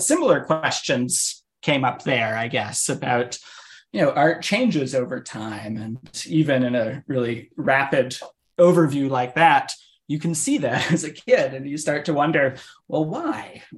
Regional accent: Maine, United States; So I grew up in Maine.

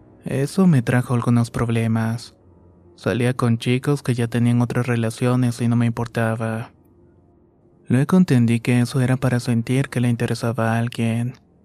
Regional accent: Quito, Pichincha, Ecuador; Soy de Quito, Ecuador

